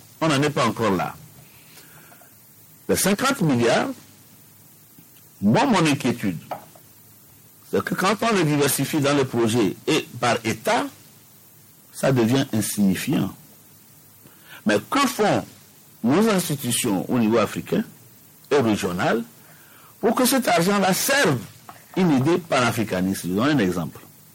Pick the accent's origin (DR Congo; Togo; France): Togo; nous attendons en tant que Togolais de voir dans les faits comment cela va se traduire.